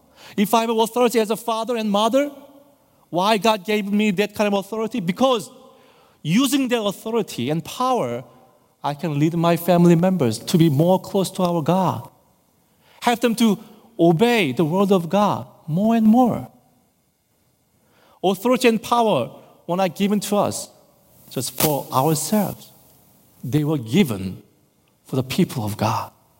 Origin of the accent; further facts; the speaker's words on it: South Korea; English is a second language; when I visited my home country, a home church in South Korea